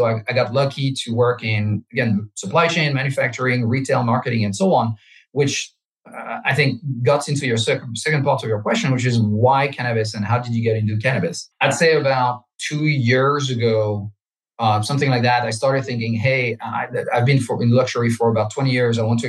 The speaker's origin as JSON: {"language": "English", "country": "France", "tie": "born or raised there", "said": "I'm French. I grew up in France."}